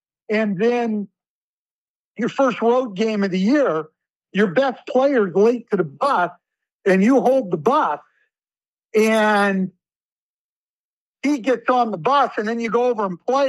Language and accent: English; California, United States; and I grew up in Northern California, huge UCLA fan